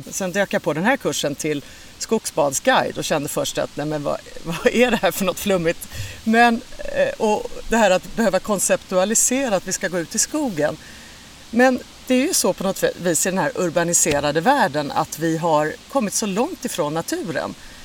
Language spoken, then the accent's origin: Swedish; Skåne, Sweden; Jag växte upp på landet i Skåne. Jag hade häst och hund och jag var väldigt mycket ute i naturen.